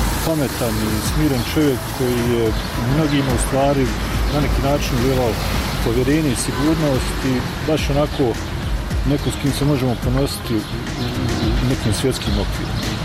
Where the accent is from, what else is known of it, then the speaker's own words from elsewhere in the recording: Bosnia & Herzegovina; biti ponosan kao Bosanac, Hercegovac